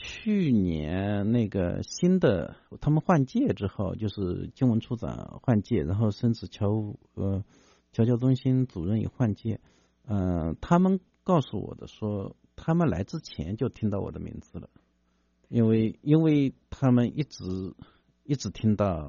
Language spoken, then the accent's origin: Chinese; China; 其实我们是用事实告诉大家，我是中国人